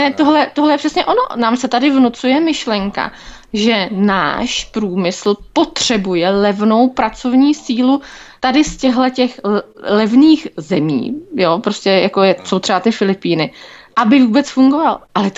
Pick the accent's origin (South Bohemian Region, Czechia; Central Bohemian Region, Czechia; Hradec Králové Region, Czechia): Central Bohemian Region, Czechia; Mladá Boleslav; protože já pocházím z Mladé Boleslavy, to už jsem tady asi párkrát zmiňovala, a my to tam máme každý den.